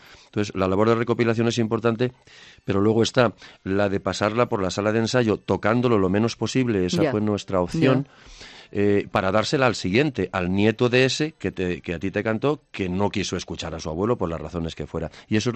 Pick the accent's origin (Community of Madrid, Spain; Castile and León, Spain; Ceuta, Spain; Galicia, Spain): Castile and León, Spain; Sí, claro, estábamos pidiendo agua, en mi pueblo hay un pantano y luego nos quejamos de que no llueve.